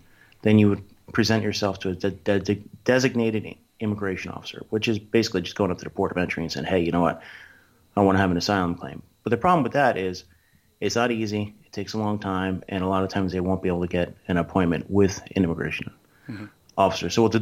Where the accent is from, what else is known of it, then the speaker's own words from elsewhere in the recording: Philadelphia, Pennsylvania, United States; Eventually made my way back to my hometown area of Philadelphia, where I picked up a job with ICE.